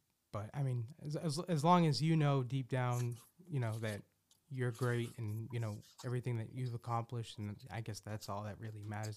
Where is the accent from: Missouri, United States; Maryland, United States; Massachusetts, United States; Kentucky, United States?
Massachusetts, United States; Boston; I'm from Boston.